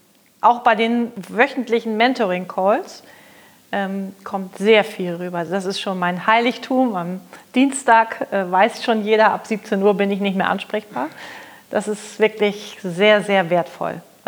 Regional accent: Hamburg, Germany; ich komme aus Hamburg und führe dort eine Motoreninstandsetzung für Motoren aller Art, Kfz, Schiff, Industriemotoren.

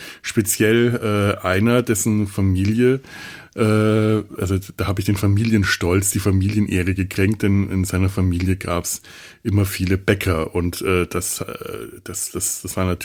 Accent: Bavaria, Germany; ich komme ja aus Franken und bekannterweise backen die Franken das beste Brot der ganzen Welt.

